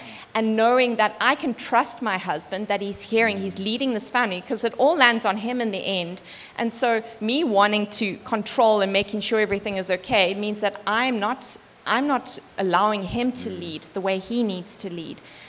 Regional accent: Zimbabwe; I grew up in Zim. Zim has always been on my heart.

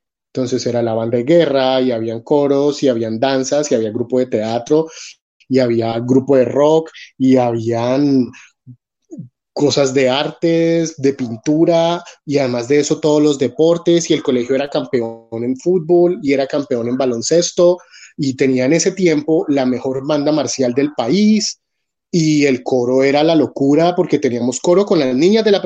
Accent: Tolima, Colombia; also born or lived in Bucaramanga; cuando vivíamos en Bucaramanga, yo no soy tolimense de nacimiento, pero sí me crié en el Tolima.

